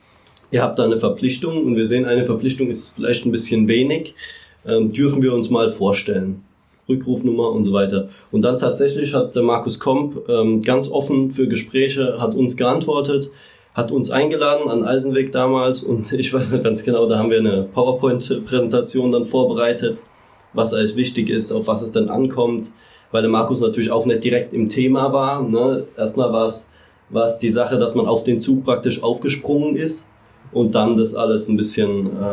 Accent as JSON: {"language": "German", "town": "Mannheim", "region": "Baden-Württemberg", "country": "Germany", "said": "ich bin Mannheimer"}